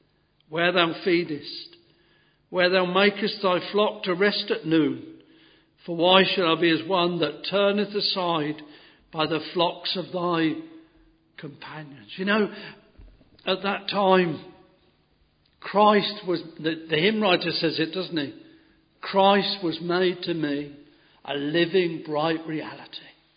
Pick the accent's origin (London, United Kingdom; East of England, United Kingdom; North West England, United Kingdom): East of England, United Kingdom; Westoning; I was brought up at Westerning in Bedfordshire